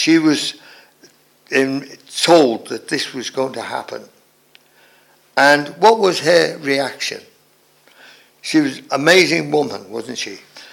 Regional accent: Liverpool, North West England, United Kingdom; I was brought up in Liverpool, and there's a big division between the Roman Catholics and the Protestants, the orange people, you know, the orange men.

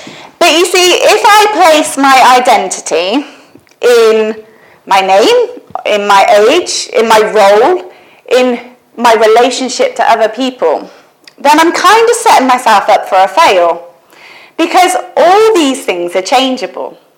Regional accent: Forest of Dean, South West England, United Kingdom; also born or lived in Liverpool; So I grew up in the Forest of Dean. I went to the AOG church there.

